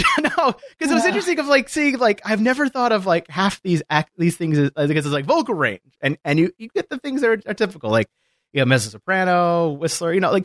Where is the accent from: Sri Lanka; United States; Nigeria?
United States; Michigan; I mean, I grew up in Michigan, so I did grow up in the Midwest